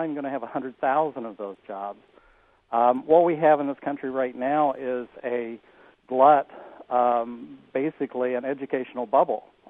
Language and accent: English; Danville, United States; I was born and raised in Danville, which is an old industrial, heavy industrial mining town for generations.